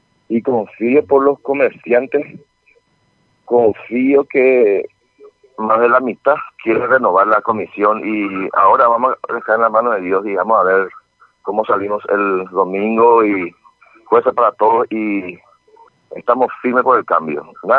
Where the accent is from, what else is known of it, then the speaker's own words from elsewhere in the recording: Ayolas, Misiones, Paraguay; Yo entiendo que nosotros somos paraguayos. La entidad de todo de Ayola, de Misiones, y acá la gente nadie reclama nada